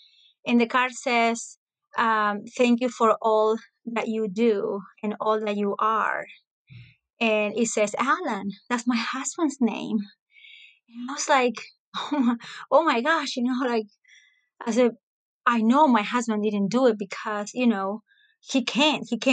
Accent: Massachusetts, United States; I am from Massachusetts.

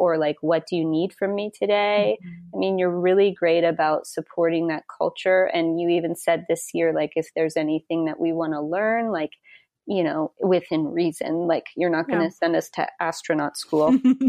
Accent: Wyoming, United States; I'm from Wyoming originally.

